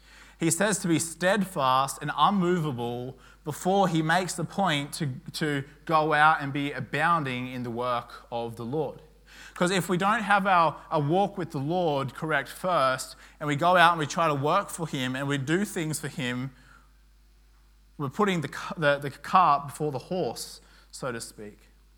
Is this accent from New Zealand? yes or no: no; Tamworth, New South Wales, Australia; like growing up in Tamworth, we obviously were out in the bush and we'd do certain things.